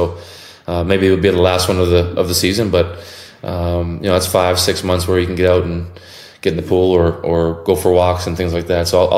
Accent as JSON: {"language": "English", "country": "Canada"}